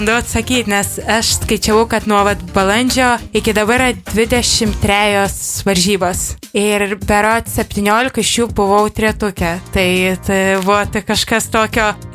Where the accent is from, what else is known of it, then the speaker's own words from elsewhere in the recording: Samogitia, Lithuania; aš labai myliu savo miestą, nors iš tikrųjų turiu prijautimą ir Kaunui, bet vis dėlto akcentuoju, kad esu žemaitė.